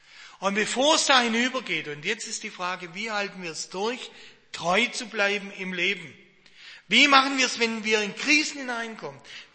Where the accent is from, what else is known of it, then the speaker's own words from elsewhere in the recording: Baden-Württemberg, Germany; now in Westerwald, Germany; Also ich bin ja, komme aus dem Schwarzwald und bin ein Schwabe.